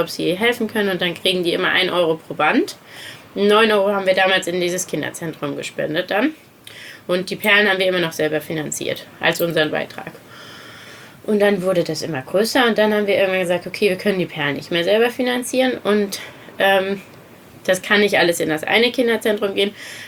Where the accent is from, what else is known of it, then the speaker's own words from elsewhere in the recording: Saarland, Germany; Im Saarland. Und das war aber an der französischen Grenze, wo ich gearbeitet habe, bei meinem Papa in der Firma.